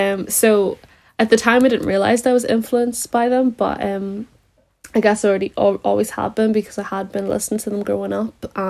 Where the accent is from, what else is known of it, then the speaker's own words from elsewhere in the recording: Draperstown, Northern Ireland, United Kingdom; because I'm from Draperstown, so it's very rural, so had to go to the big smoke, you know.